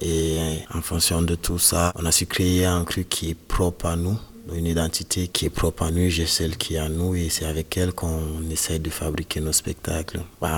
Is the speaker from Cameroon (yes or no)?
yes; Cameroon; now in France; On est parti du Cameroun au même moment, on s'est installé en France au même moment.